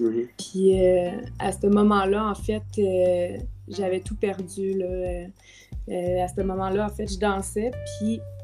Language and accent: French; Sainte-Anne-des-Plaines, Quebec, Canada; also born or lived in Laval, Canada; Je suis née à Laval. Mm-hmm. Mais j'ai grandi, en fait, toute mon enfance à Saint-Anne-des-Plaines, c'est où est-ce que je demeure en ce moment.